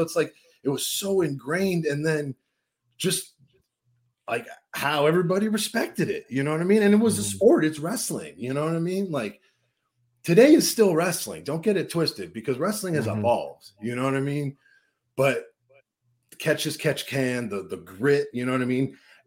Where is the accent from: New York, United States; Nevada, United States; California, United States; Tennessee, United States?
California, United States; Richmond; I'm from Richmond. I drive by mm-hmm. the rich. I graduated out of the Richmond Auditorium.